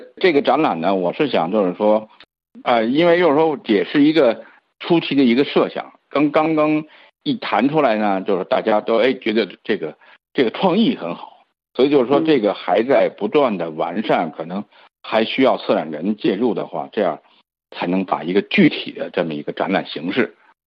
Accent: China; 因为我们小时候在中国大陆有一首歌

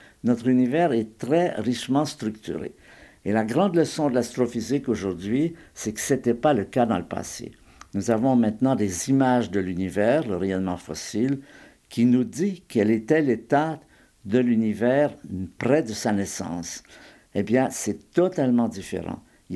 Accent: Quebec, Canada; quand j'étais enfant, j'étais au Québec et j'étais un bon catholique, croyant

